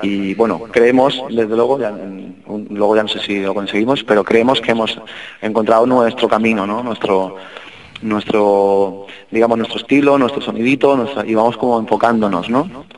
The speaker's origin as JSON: {"language": "Spanish", "town": "Madrid", "region": "Community of Madrid", "country": "Spain", "said": "En este caso, a nosotros que somos de Carabanchel"}